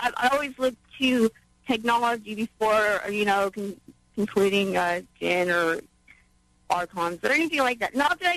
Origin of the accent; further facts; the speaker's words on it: Seattle, Washington, United States; I'm from Seattle.